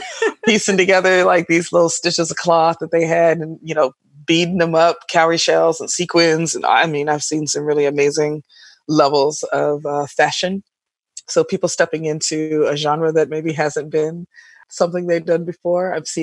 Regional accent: Detroit, Michigan, United States; now in Bay Area, United States; And I grew up in Detroit, Michigan. It was a cool thing.

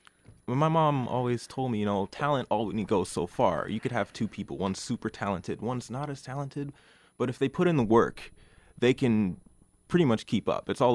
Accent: Michigan, United States; I'm from West Isle of Michigan. It's like around 15 minutes from Holland, Michigan. So it's nice and country, you know, very peaceful, very quiet.

